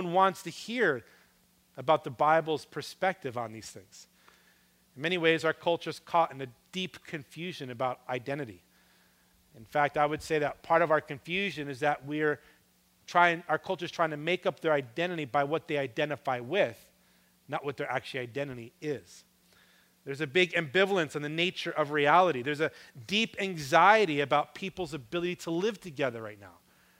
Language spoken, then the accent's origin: English; New York, United States; I didn't grow up in California. I grew up on the East Coast in the state of New York.